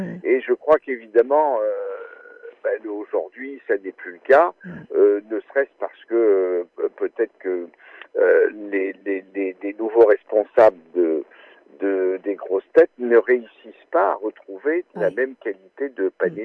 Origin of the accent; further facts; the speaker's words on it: Riom, Auvergne-Rhône-Alpes, France; Oui, Auvergnat d'origine. Je suis né à Rion, dans le Puy-de-Dôme. Oui. Qui est une ville de magistrature